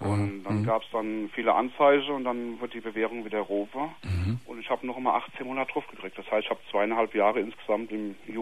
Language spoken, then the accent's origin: German; Mainz, Rhineland-Palatinate, Germany; Also ich bin ein Mainzer, waschechter Mainzer